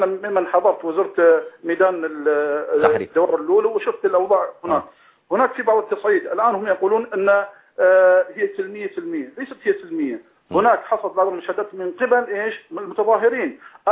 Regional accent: Bahrain; بخلاف عندنا في البحرين

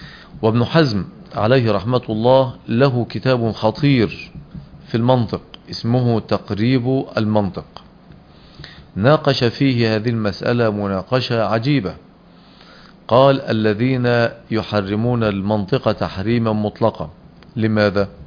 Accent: Egypt; في بلدنا مصر

